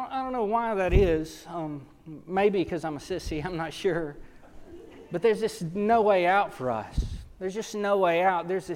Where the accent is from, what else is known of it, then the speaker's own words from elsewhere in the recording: Texas, United States; I grew up in Southeast Texas, kind of the armpit of the state, and God delivered me to Central Texas when I was about 27 years old.